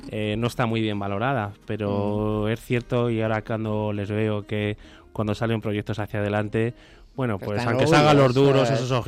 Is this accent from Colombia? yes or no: no; Aranjuez, Community of Madrid, Spain; also born or lived in Santa Cruz de Tenerife; Sí, mi familia es de Aranjuez, lo único que por motivo laboral es vivir en Santa Cruz de Tenerife y ahí nací yo, en Santa Cruz de Tenerife, pero con un añito y poco ya volvimos a Aranjuez.